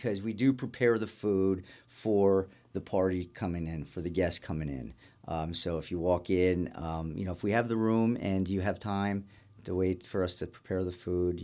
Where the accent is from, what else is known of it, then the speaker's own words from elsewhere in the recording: Bethlehem, Pennsylvania, United States; I grew up in Bethlehem, and I love being a part of the community.